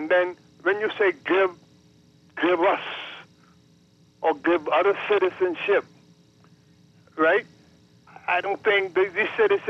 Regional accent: Bahamas; I was born, I'm a Texan Caicos Bahamian.

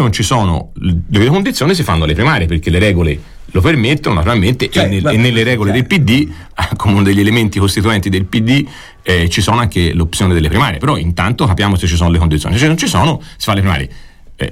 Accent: Campi Bisenzio, Tuscany, Italy; Io conosco abbastanza Sesto, anche se sono di Campi

